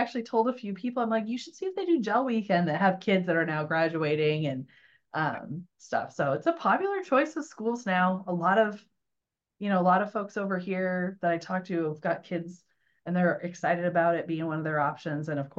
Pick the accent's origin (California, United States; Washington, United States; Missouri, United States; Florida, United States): Washington, United States; Kent; I grew up in the Seattle area, in Kent, just south of Seattle. So in my whole family, like born and raised in Kent forever.